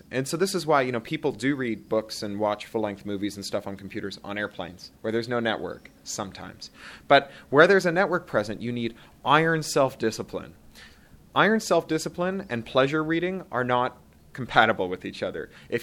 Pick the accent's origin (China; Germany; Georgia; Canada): Canada; now in United States; I'm Canadian, I had a fairly erratic education.